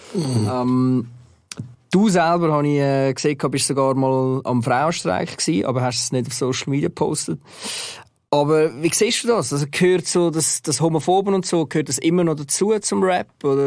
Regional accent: Zurich, Switzerland; Meine beiden Eltern, mein Vater und meine Mutter sind auch beide Solothurn, sind irgendwann mal auf Zürich gekommen und ich bin dann auch in Zürich aufgewachsen.

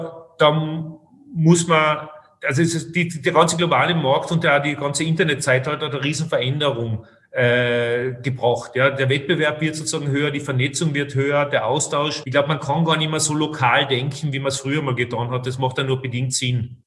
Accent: Austria; sondern ich spreche sozusagen als Österreicher und als Kenner der Branche.

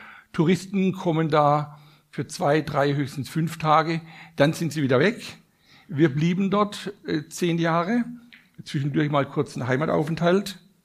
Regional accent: Baden-Württemberg, Germany; Aufgewachsen bin ich in Süden Deutschlands, in Baden-Württemberg.

